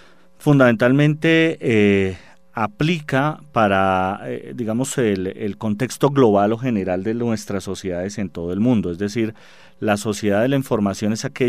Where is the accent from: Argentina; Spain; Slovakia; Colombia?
Colombia; cómo desde Colombia yo puedo aportar la visión de emprendimiento que tenemos nosotros como colombianos